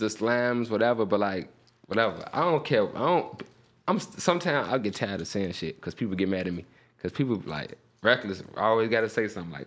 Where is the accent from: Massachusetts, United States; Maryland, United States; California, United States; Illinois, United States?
Illinois, United States; Chicago; I'm from Chirac. We got GDs, Stones, Vice Lords, Foes, motherfucking Latin Kings, Dragons and shit.